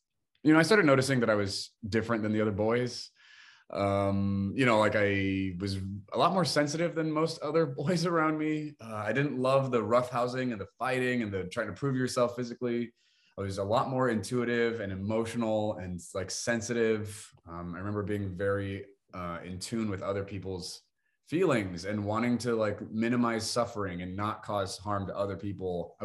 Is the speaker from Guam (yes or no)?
yes; Guam; born there; I was born on Guam, which is a U.S. territory, but a Chamorro island. This is an island in the middle of the Pacific Ocean.